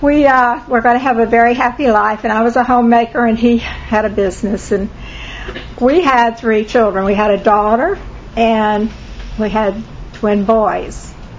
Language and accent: English; Lakeland, Florida, United States; this is not at all what I thought my life would be like when I was growing up in Lakeland, Florida.